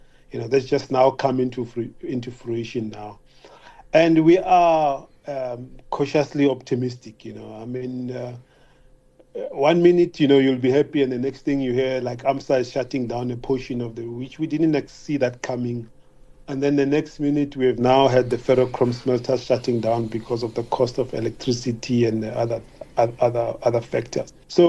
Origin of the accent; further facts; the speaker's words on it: South Africa; We are proudly South African.